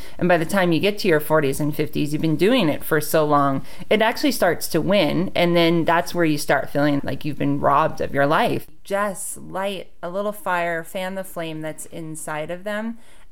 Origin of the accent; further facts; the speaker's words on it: Hawaii, United States; Growing up in Hawaii, I've had those moments.